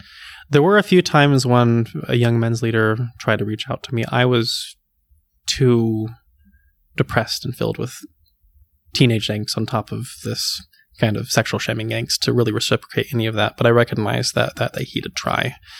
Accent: Seattle, Washington, United States; also born or lived in Pennsylvania; I grew up as a kid in Pennsylvania, and then for the rest of it in the Seattle area.

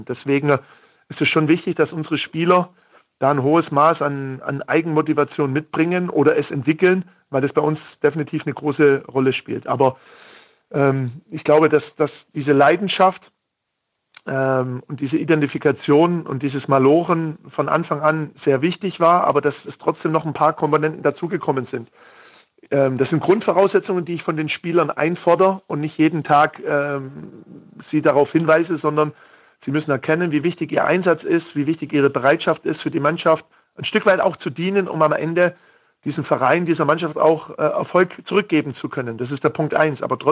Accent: Heidenheim, Baden-Württemberg, Germany; born there; Ich bin in Heidenheim geboren und Heidenheim ist eine Industriestadt mit unheimlich viel Mittelstand.

